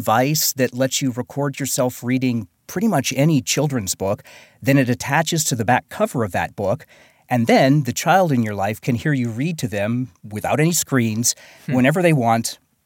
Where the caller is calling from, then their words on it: New York City, New York, United States; I'm calling from New York City, and my company is Read2Me.